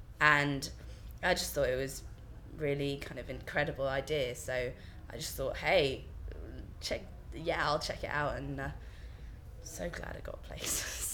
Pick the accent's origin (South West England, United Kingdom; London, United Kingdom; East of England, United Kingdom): South West England, United Kingdom; Milton Abbot; also born or lived in North Yorkshire; Well, I was born in North Yorkshire, but I grew up in in a little village called Milton Abbott, which is near Tavistock in Devon. And I've lived around Tavistock pretty much my whole life, moving from here to there like quite often. Now I'm kind of centred in Tavi